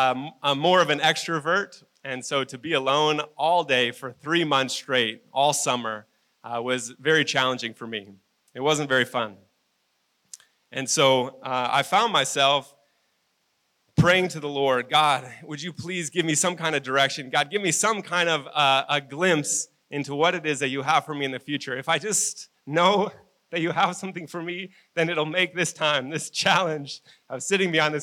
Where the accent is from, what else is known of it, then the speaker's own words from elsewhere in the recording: United States; I grew up in America, so we say Elijah and Elisha.